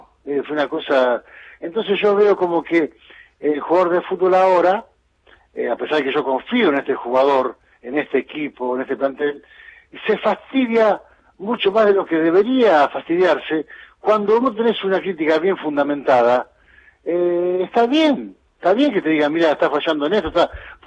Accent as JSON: {"language": "Spanish", "country": "Argentina", "said": "Messi me representa como argentino"}